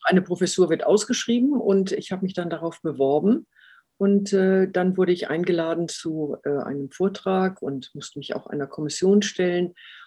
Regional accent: Bremen, Germany; born there; Ich bin gebürtige Bremerin, deshalb habe ich auch keinen schwäbischen Akzent.

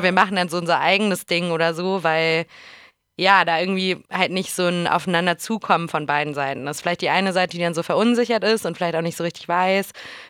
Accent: Hamburg, Germany; Also ich komme ja aus Hamburg, und die Flora war auf jeden Fall ein Ort, an dem ich mich auch als Jugendliche politisiert habe, so, wo ich früher viel war auf der Schanze.

